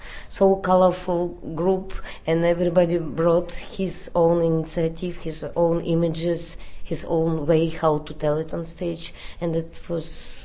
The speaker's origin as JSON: {"language": "English", "country": "Russia", "second_language": "English", "said": "because for me, I am from Russia, it's much closer to me, this way of reacting."}